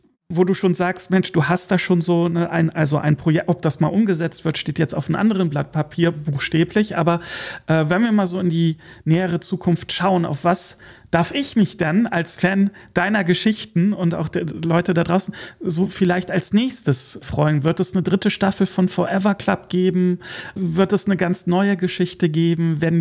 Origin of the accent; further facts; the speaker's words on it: Rhineland, Germany; also born or lived in Munich; Ich bin gebürtiger Rheinländer und habe ein paar Jahre in München gewohnt.